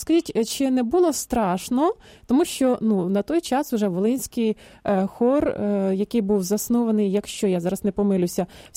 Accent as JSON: {"language": "Ukrainian", "region": "Vinnytsia Oblast", "country": "Ukraine", "lives_now": "Kyiv, Ukraine", "said": "я теж зараз проживаю в Києві, але сама родом з Поділля, з Вінниччини."}